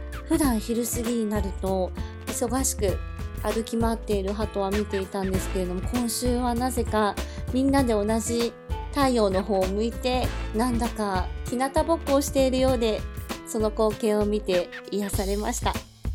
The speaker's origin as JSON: {"language": "Japanese", "region": "Kyushu", "country": "Japan", "said": "私も九州出身ということで、この福 岡に移住された方のエピソード、とても興味深く読みました。"}